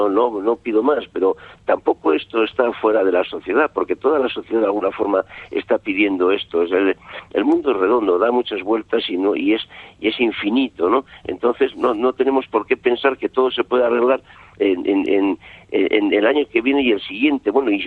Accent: Pamplona, Navarre, Spain; Yo soy de Navarra, he vivido toda mi vida en Navarra, soy de Pamplona

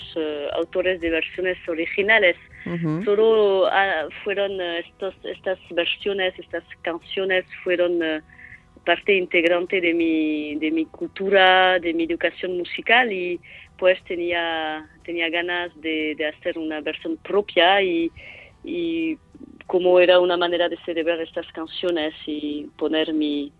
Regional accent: Saint-Palais, Nouvelle-Aquitaine, France; born there; Spanish is a second language; Nací en Saint-Palais, en Donapaleun

